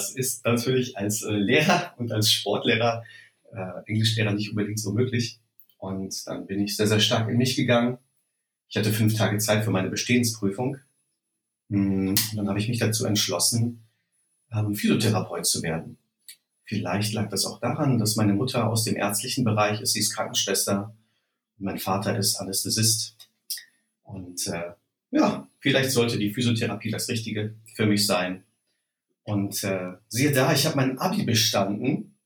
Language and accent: German; Lüdenscheid, North Rhine-Westphalia, Germany; also born or lived in Herdecke; Ich bin geboren in Herdecke in der Nähe von Dortmund und bin in Lüdenscheid aufgewachsen. Ein nicht unbedingt spektakuläres Städtchen.